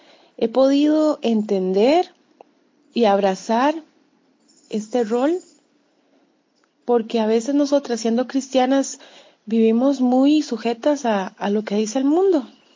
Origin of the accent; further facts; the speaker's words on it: Costa Rica; Soy de Costa Rica. Tengo 4 hijos. Estoy casada.